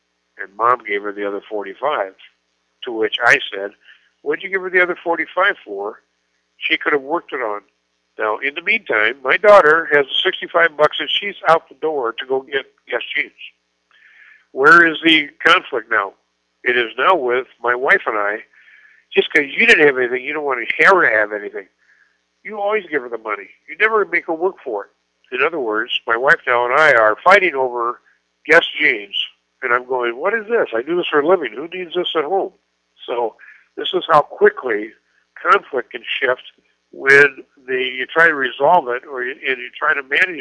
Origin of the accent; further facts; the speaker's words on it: Iowa, United States; Now, I grew up in Iowa, and I'm thinking pennies, $9.99.